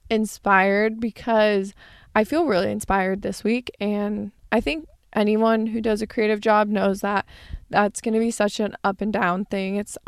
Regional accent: Arizona, United States; even growing up in Arizona, like, it would at least be 6 o'clock when the sun would set.

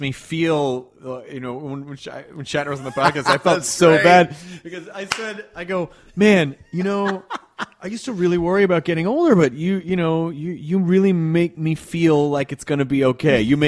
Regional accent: Memphis, Tennessee, United States; also born or lived in Kentucky; I grew up in the South. I was born in Kentucky and grew up in Memphis, Tennessee, and was always sort of socially outcast.

